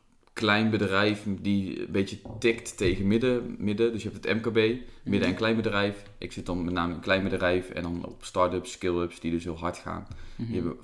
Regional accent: Drunen, North Brabant, Netherlands; also born or lived in Rotterdam; Ik woon dus in Utrecht. Ik kom oorspronkelijk ook uit het zuiden. Vlak bij jou vandaan, overigens. Mm-hmm. Uit Drunen. Ik ben geboren in Rotterdam.

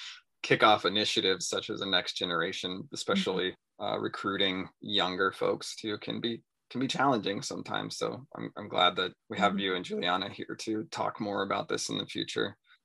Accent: Colorado, United States; but growing up in Western Colorado had never, ever seen one.

